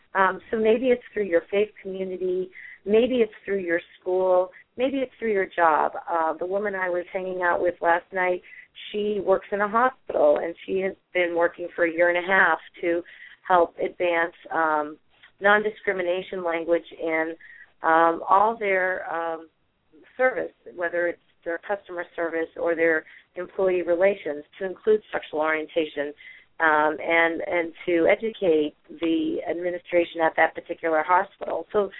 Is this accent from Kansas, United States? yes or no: no; New Hampshire, United States; I was raised Catholic in New Hampshire. I didn't know anyone gay. I never saw anyone gay.